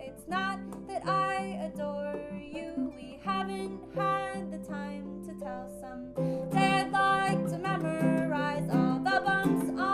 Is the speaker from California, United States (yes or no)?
yes; Santa Barbara, California, United States; now in Tennessee, United States; This is my brother Josh. We're … from Santa Barbara, California, and we're here in Tennessee. We've never been to Tennessee before.